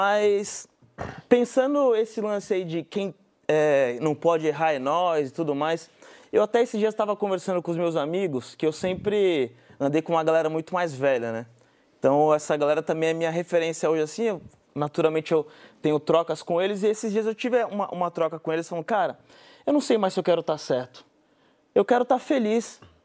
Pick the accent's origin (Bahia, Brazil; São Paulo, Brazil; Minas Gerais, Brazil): São Paulo, Brazil; Guarujá; Eu sou do Guarujá, litoral de São Paulo, de uma região que é bastante violenta e é bem menos flexível do que a capital, inclusive, né?